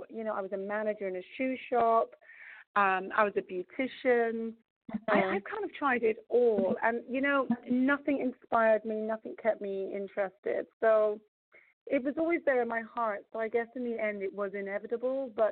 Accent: England, United Kingdom; now in Manhattan, United States; I'm from England, actually. I'm from England. But I've lived in Manhattan for 5 years. I love it here.

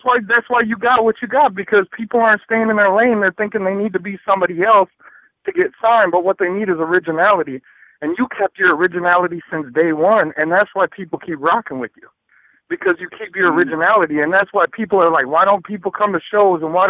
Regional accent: Minneapolis, Minnesota, United States; now in St. Paul, United States; Because like I'm from South Minneapolis, but I reside in St. Paul.

